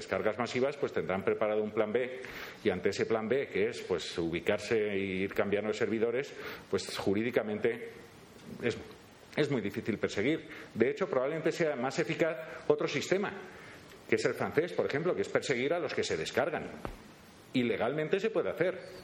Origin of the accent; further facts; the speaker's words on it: Valencia, Valencian Community, Spain; No, yo vengo de Valencia